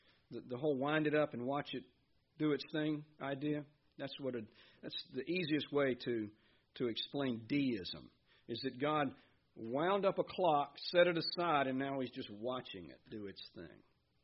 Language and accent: English; the South, United States; Y'all, I know. And we're from the South.